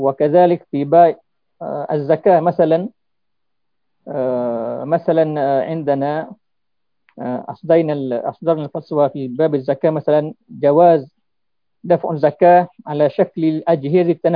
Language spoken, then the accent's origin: Arabic; Malaysia; Arabic is a second language; منذ أن أصاب هذا الوباء في بلادنا ماليزيا منذ 4 أشهر في مارس